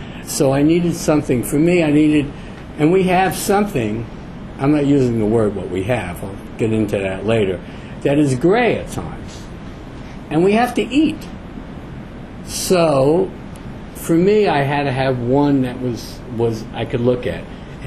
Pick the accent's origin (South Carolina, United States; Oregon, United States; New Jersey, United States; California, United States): New Jersey, United States; Bayonne; I moved back to my hometown, Bayonne